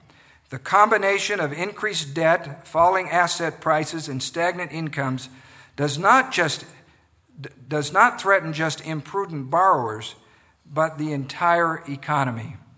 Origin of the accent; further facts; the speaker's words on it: Tyhee, Idaho, United States; I grew up outside of Pocatello in the little farming community of Tyhee.